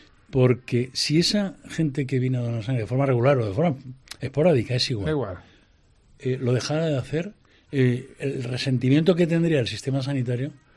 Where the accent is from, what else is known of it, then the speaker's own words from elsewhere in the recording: Valencian Community, Spain; somos solidarios, los valencianos, pero somos individualistas.